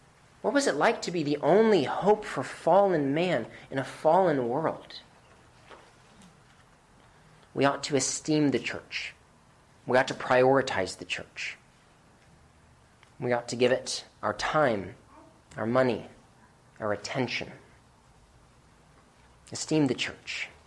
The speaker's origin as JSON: {"language": "English", "country": "United States", "said": "Don't get me wrong, I love this country, and I thank God that I am an American."}